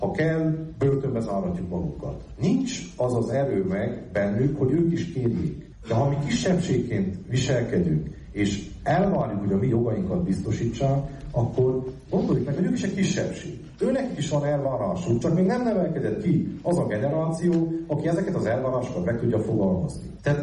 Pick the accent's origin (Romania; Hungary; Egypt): Romania; Székely Land; Mert Székelyföldön ugye magyarok vagyunk többségben, talán még picivel több román lakos van Szentgyörgyön, mint cigány, és utána következnek a cigányok.